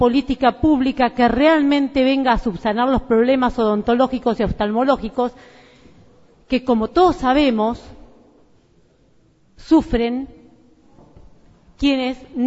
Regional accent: María Ignacia, Buenos Aires Province, Argentina; María Ignacia Vera, que es mi pueblo, como lo digo siempre

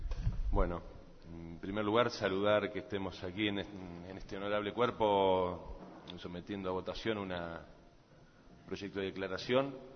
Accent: Argentina; una obligación moral que tenemos como argentinos.

